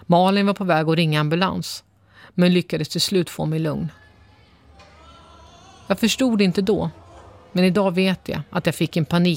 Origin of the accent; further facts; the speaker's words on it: Eskilstuna, Södermanland, Sweden; born there; Jag föddes 1979 i Eskilstuna.